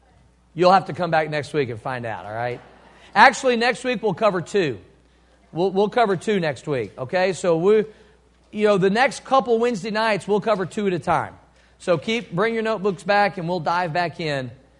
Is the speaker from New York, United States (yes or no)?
no; Cape Girardeau, Missouri, United States; And there were times growing up in Missouri on the Mississippi River where I said, he's not going to destroy the earth, but he's going to destroy Cape Girardeau with a flood.